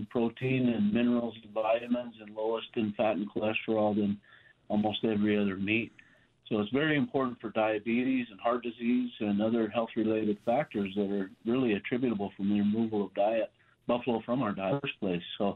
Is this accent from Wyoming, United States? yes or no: yes; Wyoming, United States; Well, I grew up on the Wind River Reservation with a biologist's father and spent a good deal of my upbringing hunting and fishing and camping, spending time outdoors.